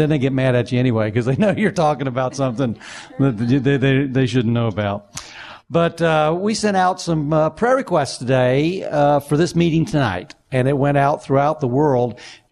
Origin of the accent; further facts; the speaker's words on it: Indian Harbor Beach, Florida, United States; Okay, I'm Indian Harbor Beach, Satellite Beach guy.